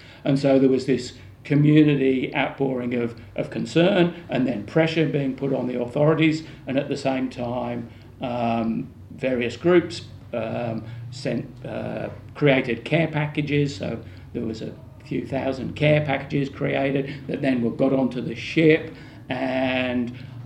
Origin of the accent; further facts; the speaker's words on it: Wollongong, New South Wales, Australia; and I'm from Wollongong